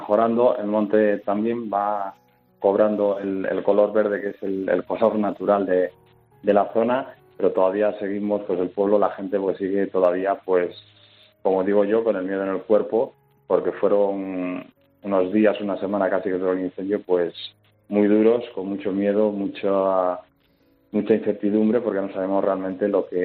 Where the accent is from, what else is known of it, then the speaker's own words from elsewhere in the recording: Losadilla, Castile and León, Spain; el fuego se da la casualidad que se originó en mi pueblo, en Losadilla